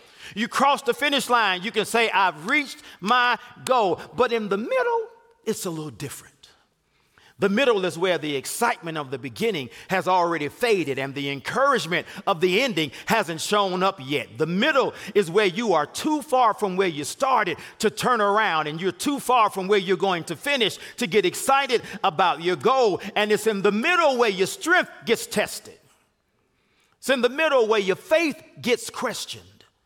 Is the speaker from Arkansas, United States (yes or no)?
no; Gary, Indiana, United States; I'm from Gary, Indiana originally, and a guy that grew up about four blocks from my house wrote a song